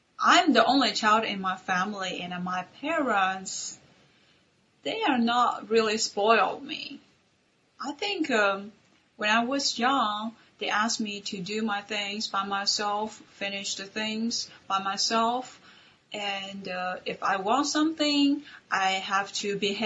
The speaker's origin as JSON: {"language": "English", "country": "China", "second_language": "English", "said": "I'm from China."}